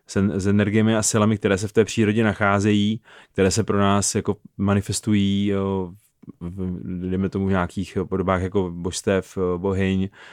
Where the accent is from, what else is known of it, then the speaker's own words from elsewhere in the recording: South Moravian Region, Czechia; protože jsem z Jižní Moravy a spousta těch věcí tam ještě živých vlastně ve folkloru z té slovanské tradice.